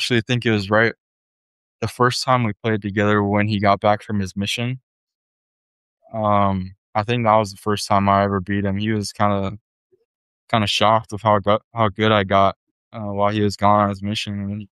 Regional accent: Hawaii, United States; Being born and raised in Hawaii, the culture that I was raised in, you know, kind of taught me to, you know, stay super humble and prioritize family.

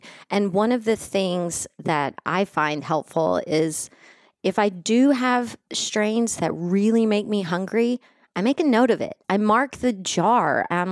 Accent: Texas, United States; Well, in hell, where I grew up in West Texas in the 80s, I mean, everything's in a box.

